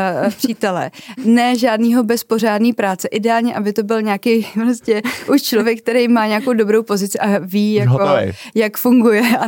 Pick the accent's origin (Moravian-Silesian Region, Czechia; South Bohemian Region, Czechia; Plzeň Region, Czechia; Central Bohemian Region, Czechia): Central Bohemian Region, Czechia; Drahlín; now in Prague, Czechia; No já ještě bydlím, nebo pocházím 10 kilometrů od Příbrami z malé vesničky jménem Drahlín.